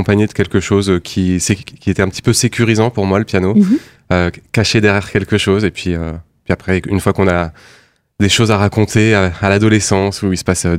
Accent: Metz, Grand Est, France; je suis originaire de Metz, donc pas très loin de Nancy.

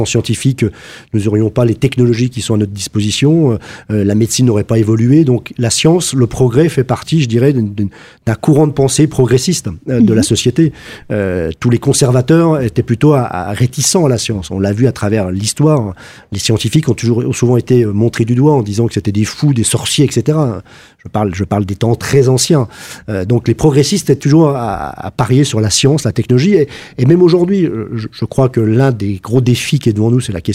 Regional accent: Grand Est, France; je viens du Lunévillois. Je suis né dans le Lunévillois, parcours scolaire classique.

